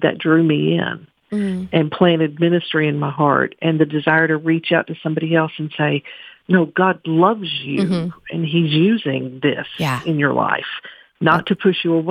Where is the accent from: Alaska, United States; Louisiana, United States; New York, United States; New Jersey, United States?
Louisiana, United States; So since I'm from Louisiana, I had to put some Lagniappe in the book.